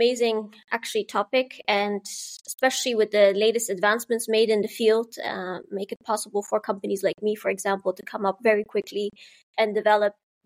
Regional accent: Netherlands; also born or lived in Afghanistan / Philippines; I was born in Afghanistan. I grew up in the Netherlands.

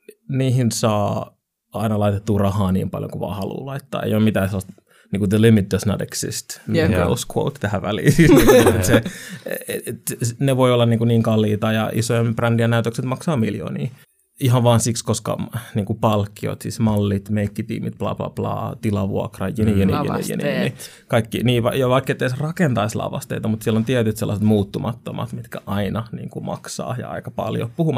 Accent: Helsinki, Uusimaa, Finland; mitä mulla olisi vaikka täällä Helsingissä, mun kotikaupungissa

